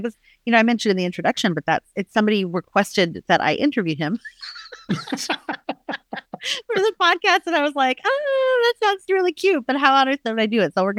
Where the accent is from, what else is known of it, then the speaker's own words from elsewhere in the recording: Texas, United States; accent: Southern; I grew up outside of Dallas, Texas. And Ted Lasso has a kind of a Southern accent. And I can as well when I'm around people who have a Southern